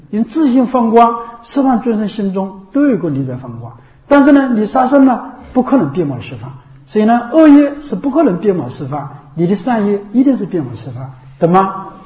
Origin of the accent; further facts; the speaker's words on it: China; 我们中国人受无戒其实受的是菩萨戒。